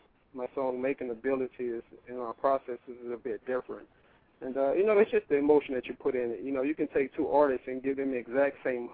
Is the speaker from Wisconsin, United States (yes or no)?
no; Dallas, Texas, United States; now in Los Angeles, United States; I'm originally from Dallas, Texas.